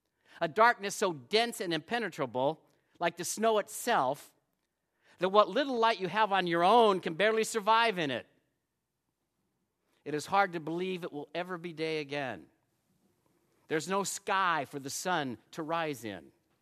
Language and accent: English; Phoenix, Arizona, United States; Hey, man, I'm from Phoenix. What do I know about driving in the snow, right?